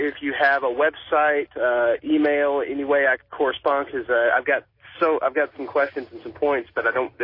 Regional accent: Amarillo, Texas, United States; I'm from Amarillo, Texas

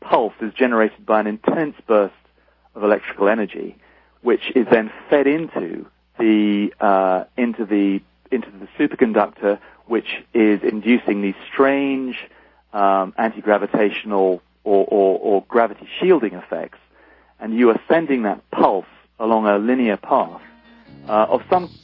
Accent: United Kingdom; Now, I am I'm a Brit

